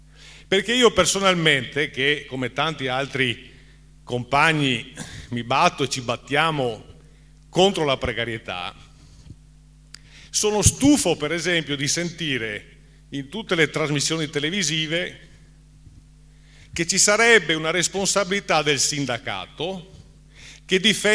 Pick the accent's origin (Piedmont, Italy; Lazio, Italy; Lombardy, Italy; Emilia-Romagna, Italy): Lazio, Italy; Rome; accent: Roman; Io sono Romano di Roma, come si sente dall'accento